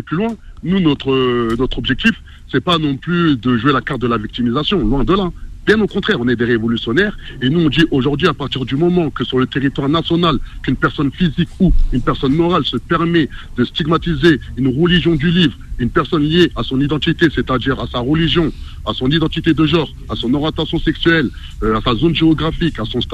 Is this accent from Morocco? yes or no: no; France; réagir en tant que musulman. Nous sommes des Français à part entière avant toute chose.